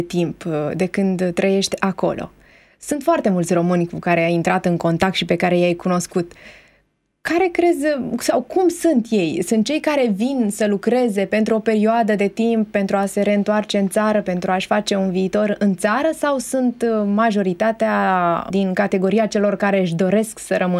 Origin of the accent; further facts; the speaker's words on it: Romania; Vrei să spui că noi, ca români, suntem mult mai sensibili la punctul acesta?